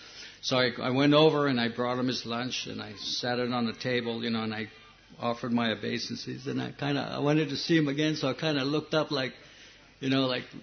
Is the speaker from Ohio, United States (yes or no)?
no; Hawaii, United States; here I'm from Hawaii, you know, in Hawaii people are always like 90% naked, you know, on the beaches, surfing, so forth, you know.